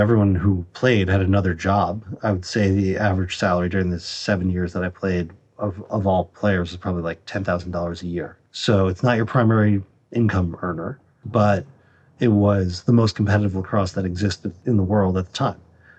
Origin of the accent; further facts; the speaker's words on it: Pittsford, New York, United States; I'm originally from upstate New York, just outside of Rochester, a town called Pittsford.